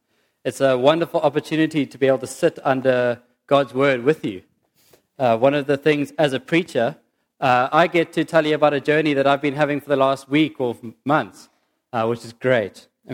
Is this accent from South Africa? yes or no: yes; Cape Town, Western Cape, South Africa; And I grew up in Cape Town. I started bodyboarding 17 years ago when I was in grade 5.